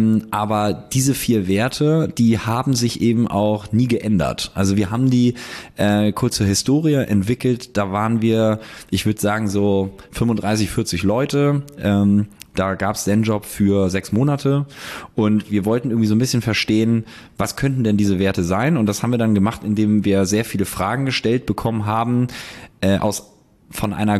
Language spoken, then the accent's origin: German; Hamburg, Germany; Ich komme ja aus Hamburg